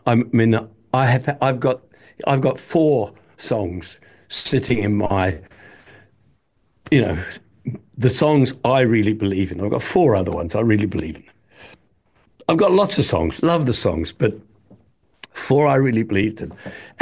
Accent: New Zealand; Well, I came from New Zealand, and … to me was

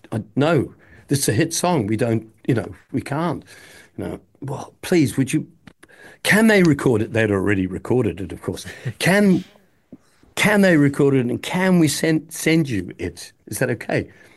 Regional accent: New Zealand; Well, I came from New Zealand, and … to me was

